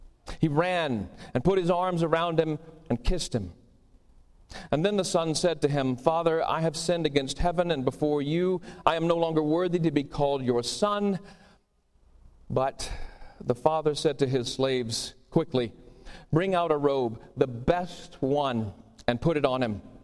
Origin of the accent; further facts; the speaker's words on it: Georgia, United States; As I said, I grew up down south in Georgia, and part of the fabric of that community is church and religion.